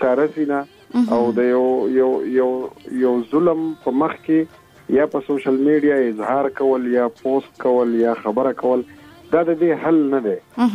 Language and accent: Pashto; Khyber Pakhtunkhwa, Pakistan; زمونږ د ماشومتوب اخترې خو چونکې مونږ خو په سوات کې په یو کلي کې اوسو